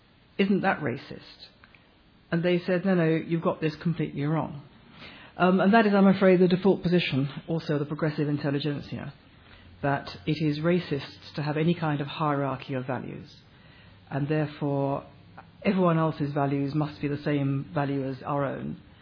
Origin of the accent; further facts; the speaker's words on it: United Kingdom; Now, I was, you know, I'm British